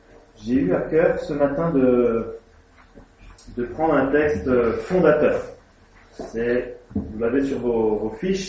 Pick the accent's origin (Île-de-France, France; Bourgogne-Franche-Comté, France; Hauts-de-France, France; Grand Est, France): Bourgogne-Franche-Comté, France; Moi, je suis d'origine suisse. Et on est. Je suis suisse, mais j'ai grandi en Franche-Comté, anémone et alsacienne de Côme. Après avoir habité un moment dans le Haut-Doubs en Franche-Comté